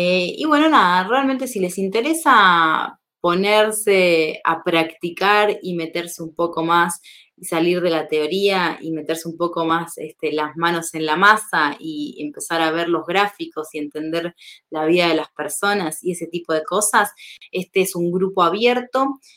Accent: Buenos Aires, Argentina; Yo soy de Buenos Aires y los últimos 5 años no viví en Buenos Aires. Pero ahora sí estoy por ahí temporalmente hasta ver dónde será mi próximo destino.

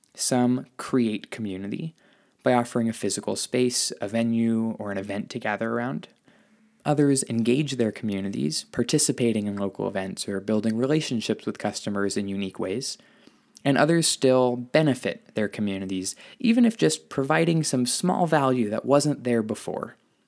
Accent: San Mateo, California, United States; Kitchen Town, San Mateo, California. Naturally, my hometown has this culinary incubator space, but it wasn't really there when I was growing up.

